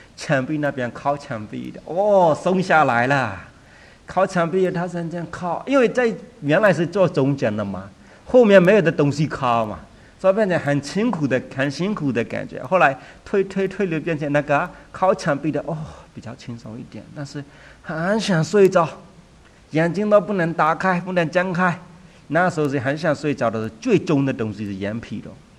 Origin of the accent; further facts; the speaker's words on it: Myanmar; 我们缅甸人一点都没有想到要做这样的部分